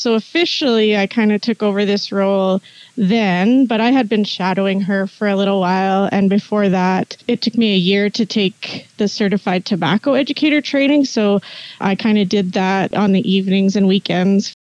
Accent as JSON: {"language": "English", "town": "Thompson", "region": "Manitoba", "country": "Canada", "tie": "born or raised there", "also_born_or_lived": "Snow Lake / Flin Flon / Winnipeg", "said": "And although I have been a northern girl most of my life, I mean, I grew up in Thompson and lived in Snow Lake and Flin Flon. I briefly lived in Winnipeg while I went to university."}